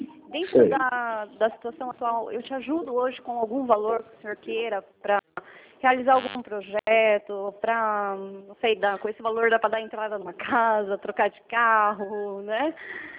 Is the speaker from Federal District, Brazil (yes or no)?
no; São Roque, São Paulo, Brazil; Eu sou de São Paulo, sou de São Roque.